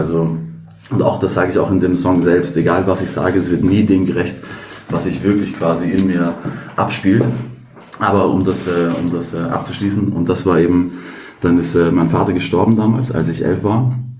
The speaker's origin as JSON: {"language": "German", "region": "Vienna", "country": "Austria", "tie": "born or raised there", "said": "Ich bin 1988 geboren worden in Österreich. Ich bin Österreicher und zwar in Wien. Ich bin geboren und aufgewachsen in Wien und zwar am 19.03."}